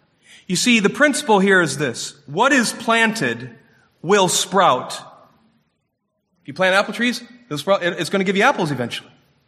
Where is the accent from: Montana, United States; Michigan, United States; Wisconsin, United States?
Michigan, United States; Warren; When I was real young, living and growing up in Warren, Michigan, my mom and I would go on trips to Bangor, Michigan in the fall